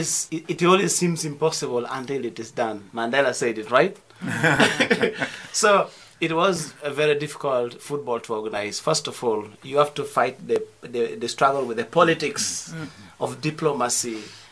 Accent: Uganda; I'm the Director for African Youth Initiative Network. I'm from Uganda.

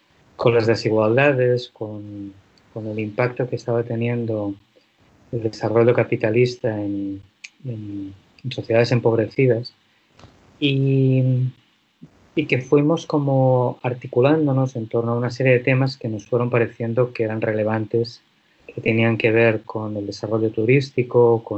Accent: Barcelona, Catalonia, Spain; moved away as an adult; also born or lived in Nicaragua; Yo soy nacido y criado en Barcelona. Empecé a trabajar en Nicaragua hace unos cuantos años. Y en el año 2004 me quedé a vivir en Nicaragua

